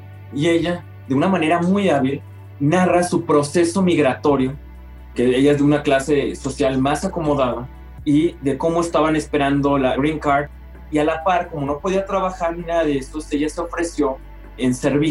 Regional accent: Zapopan, Jalisco, Mexico; en la gente de mi barrio, yo soy del barrio de Atemajac, en Zapopan, Jalisco

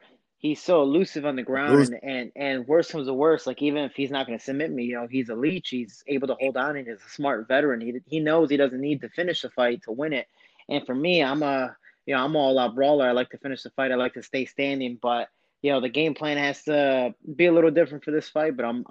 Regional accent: Chicago, Illinois, United States; Like, again, I'm another shorty from Chicago.

